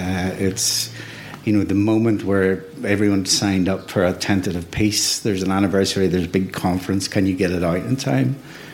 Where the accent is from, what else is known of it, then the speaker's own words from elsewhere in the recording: Belfast, Northern Ireland, United Kingdom; born there; I was born in 1961 in Belfast.